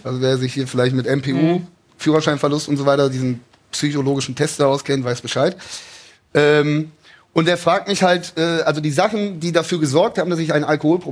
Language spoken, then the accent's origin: German; Cologne, North Rhine-Westphalia, Germany; bin nach Hause nach Köln gezogen, also wieder in meine Heimatstadt Köln gezogen